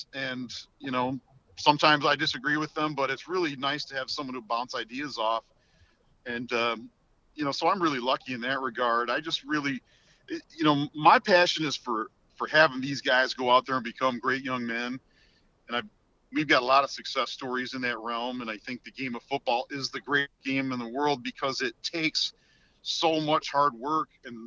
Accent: Flushing, United States; You know, I grew up in Flushing, just up the road

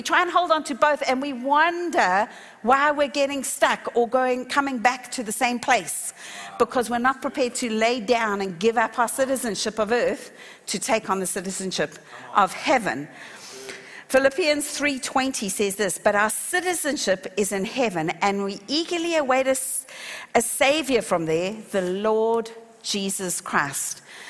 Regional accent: South Africa; accent: South African; now in Australia; my accent will tell you that I grew up in South Africa and that I have a South African accent. But my citizenship is Australian.

